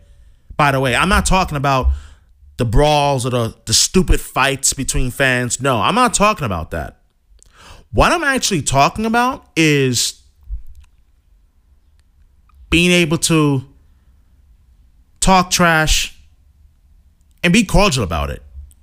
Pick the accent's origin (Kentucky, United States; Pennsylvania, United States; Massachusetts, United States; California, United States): Massachusetts, United States; Boston; One of the great things about being a Bostonian is just the passion of the fans here in Boston.